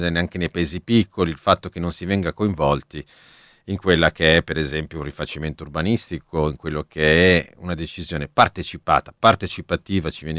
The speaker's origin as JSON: {"language": "Italian", "town": "Milan", "region": "Lombardy", "country": "Italy", "said": "Io sono di Milano, per esempio"}